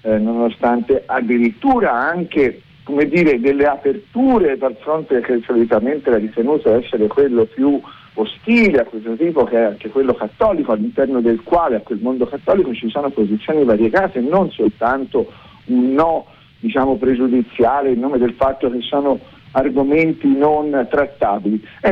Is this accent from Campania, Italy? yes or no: no; Tuscany, Italy; lo dico da toscano